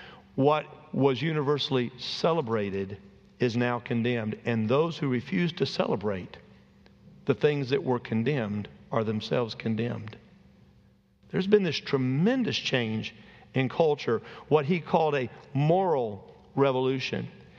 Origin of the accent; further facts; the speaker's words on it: Alabama, United States; I'm from Alabama. I'm a pastor.